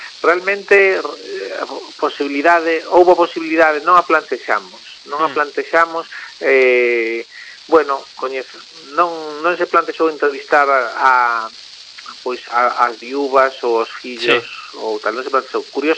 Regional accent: Vigo, Galicia, Spain; Entón eu son vigués

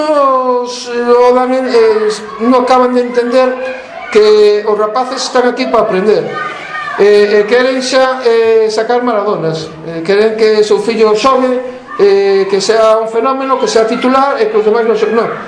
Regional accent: Sada, Galicia, Spain; non son de Mera, que sou de Sada, estou aquí, e levo aquí 7 anos.

